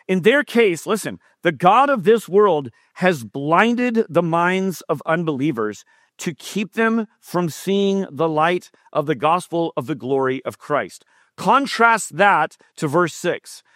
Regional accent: San Jose, California, United States; And I was from San Jose, like a couple of miles away.

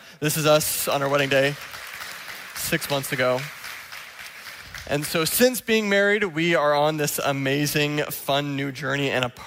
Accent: Milton, Ontario, Canada; I grew up here in Canada. At about 12 years old, my parents moved to Milton, Ontario. They planted a church out there. That's where I grew up until about 18. At 18, I went to Tyndale University in Toronto, moved out there

